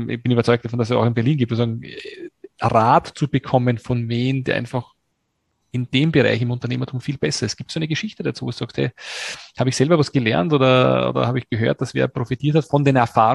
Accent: Austria; ich bin ja als Österreicher

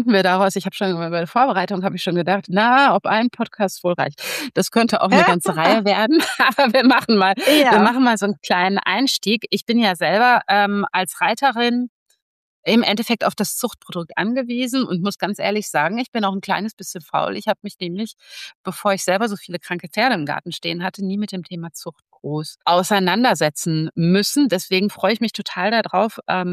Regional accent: North Rhine-Westphalia, Germany; aus dem schönen NRW, aus meiner Heimat, aus Mahl.

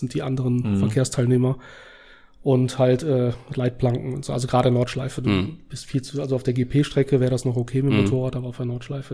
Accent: United States; Und ich bin ja in USA aufgewachsen und dann mit 15,5 schon einen Führerschein gemacht

